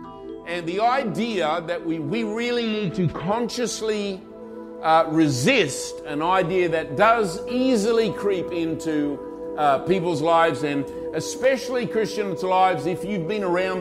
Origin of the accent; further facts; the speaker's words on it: Australia; moved away; I've been here for 17 years, and God sent me here. I grew up in Australia.